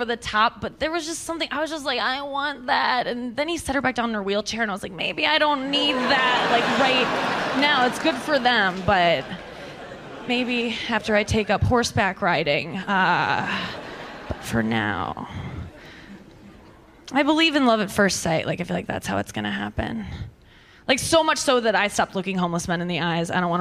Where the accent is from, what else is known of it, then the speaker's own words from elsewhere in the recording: Missouri, United States; I come from Missouri where there are a lot of pro-lifers. They have a lot of billboards.